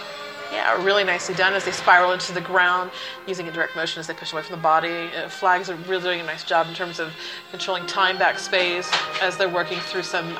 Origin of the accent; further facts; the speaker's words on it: Valencia, California, United States; I'm from Valencia, California, here together with you at the Davis Cup.